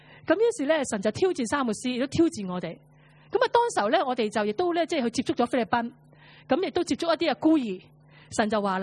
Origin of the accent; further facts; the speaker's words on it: Hong Kong; 如果神呼召我去一个地方，唔系我嘅故乡，唔系香港